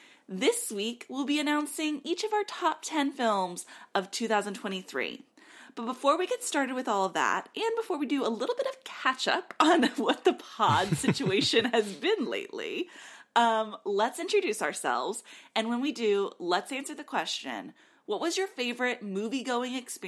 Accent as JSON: {"language": "English", "town": "Nashville", "region": "Tennessee", "country": "United States", "said": "Let me introduce myself. … I am still from Nashville, Tennessee."}